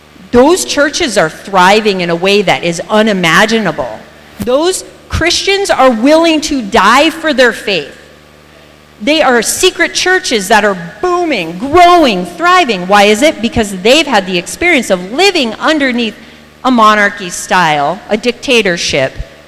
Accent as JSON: {"language": "English", "country": "United States", "said": "I get that you guys don't like gum, but I do, and I'm an American, and it's legal in America"}